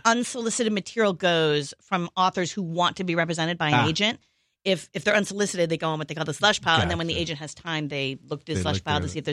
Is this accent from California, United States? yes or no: yes; Los Angeles, California, United States; also born or lived in New York; I'm a total weather wimp because I grew up here and look outside.